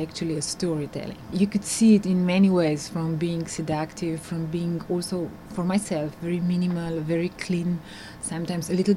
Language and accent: English; Ljubljana, Central Slovenia, Slovenia; English is a second language; happy and interested to become part of Ljubljana, so I was challenged by the fact to do something in my hometown.